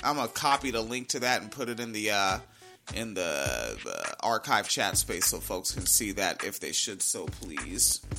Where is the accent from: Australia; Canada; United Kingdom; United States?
United States; Illinois; All right, I'm from Illinois. That's how we talk.